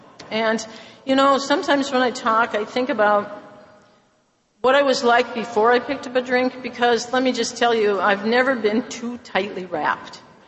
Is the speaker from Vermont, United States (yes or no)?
yes; Vermont, United States; I'm from Vermont.